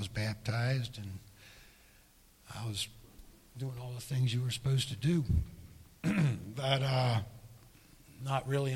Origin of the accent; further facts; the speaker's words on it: West Virginia, United States; Growing up in West Virginia, my knowledge of Jesus was very limited, only a few things that my grandmother taught me.